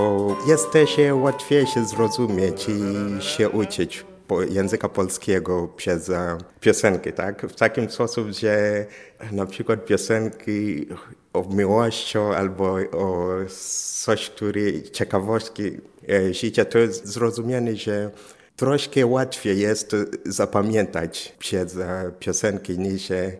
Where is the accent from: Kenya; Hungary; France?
Kenya; Polish is a second language; now in Łódź, Poland; z Kenii jestem i studiuję na Uniwersytecie Łódzkim tutaj.